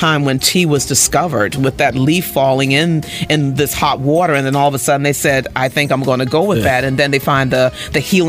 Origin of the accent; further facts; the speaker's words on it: Charleston, South Carolina, United States; and it's really kind of sad because I'm from Charleston, never went there at all.